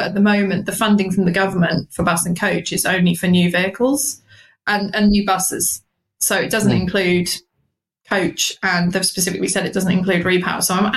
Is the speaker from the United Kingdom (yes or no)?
yes; United Kingdom; Also, what's close to my heart being British is that it is British technology.